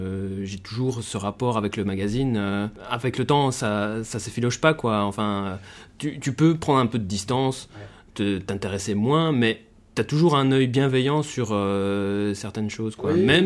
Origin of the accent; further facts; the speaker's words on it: Belgium; parce que moi je suis de Belgique, mais on a un rapport différent avec